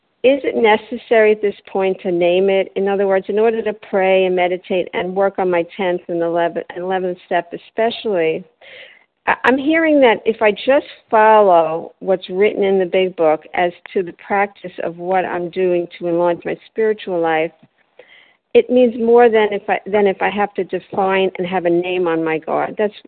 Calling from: Delray Beach, Florida, United States; I'm calling from Delray Beach, Florida.

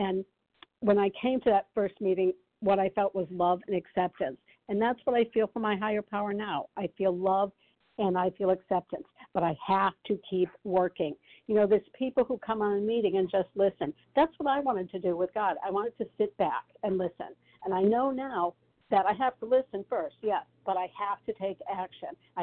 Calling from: Connecticut, United States; Hi, this is … I'm calling from Connecticut.

